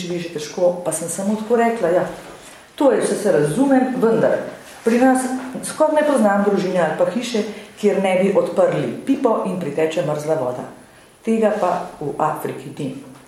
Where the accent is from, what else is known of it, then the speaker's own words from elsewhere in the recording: Zgornji Brnik, Upper Carniola, Slovenia; Prihajam iz Zgornjega Brnika